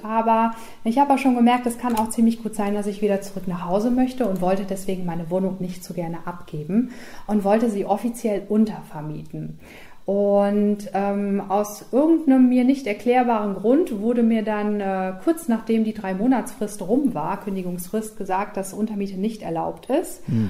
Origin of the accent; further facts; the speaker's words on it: Germany; ich komme aus Deutschland, ich bin gerne in Deutschland, ich komme auch gerne zurück.